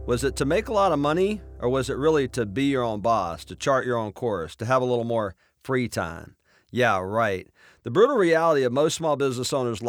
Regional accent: Mobile, Alabama, United States; I'm originally from L.A., Lower Alabama. I grew up on welfare in Mobile, Alabama, where there were seven kids crammed into a little 600-square-foot shack.

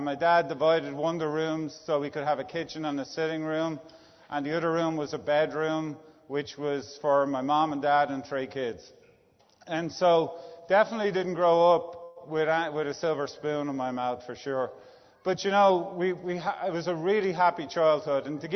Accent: Dublin, Leinster, Ireland; accent: Irish; now in United States; I was born in Dublin, Ireland. As you may know from the accent, it's not a Texas accent.

